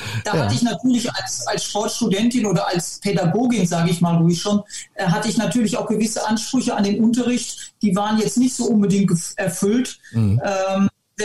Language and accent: German; Detmold, North Rhine-Westphalia, Germany; Ja, genau. Ich bin in Detmold aufgewachsen, ganz richtig.